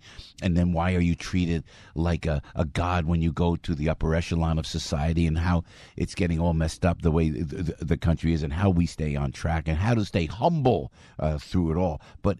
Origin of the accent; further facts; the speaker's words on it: United States; That scares me as an American.